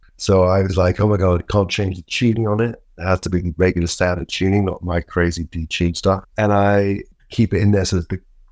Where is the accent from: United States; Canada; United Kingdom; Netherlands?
United Kingdom; London; We grew up in London where we had no money before I sold any records.